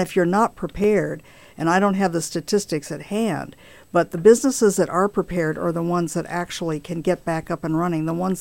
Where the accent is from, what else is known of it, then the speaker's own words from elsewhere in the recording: California, United States; And if I were scared, and I'm a Californian and been through this, I could only imagine how other people felt